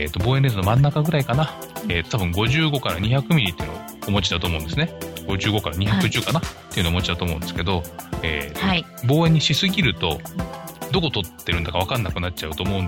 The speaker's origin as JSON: {"language": "Japanese", "region": "Kanagawa", "country": "Japan", "said": "で私神奈川ですけど、"}